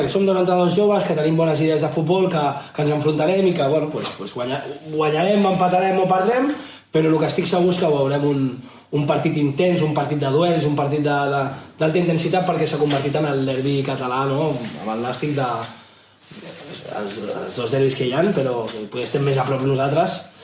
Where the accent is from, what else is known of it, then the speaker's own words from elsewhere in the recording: Sant Fruitós de Bages, Catalonia, Spain; also born or lived in Sabadell; Jo vaig néixer en aquesta ciutat, soc de Sant Manat, però vaig néixer allà.